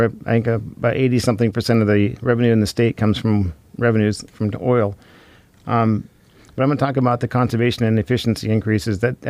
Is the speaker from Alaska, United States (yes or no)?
yes; Fairbanks, Alaska, United States; I'm actually from Fairbanks, William, and been there a long time.